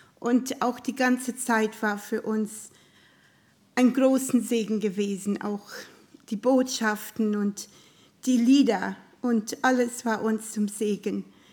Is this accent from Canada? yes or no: yes; Canada; Wir sind aus Kanada und deshalb kennen wir auch kaum Leute hier.